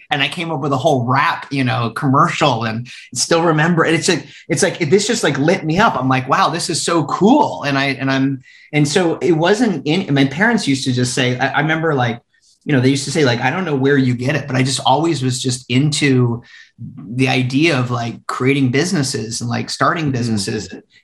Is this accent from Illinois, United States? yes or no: no; Lewisburg, Pennsylvania, United States; And that's where I was born and raised. I was born and raised in Lewisburg, Pennsylvania.